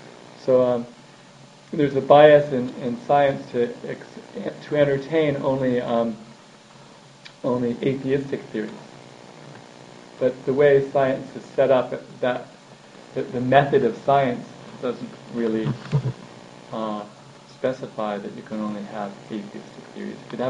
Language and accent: English; New York, United States; I'm actually originally from New York. It was very amazing to me to come here the first time.